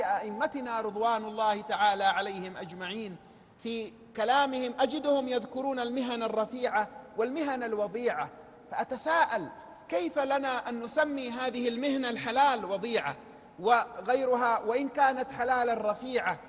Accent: Yemen; عندنا في اليمن في جهات الشمال اليمن يقولون المزاينة

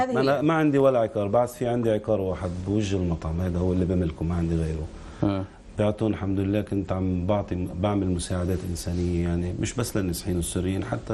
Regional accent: Lebanon; لا لا لا، أنا لبناني الأصل.

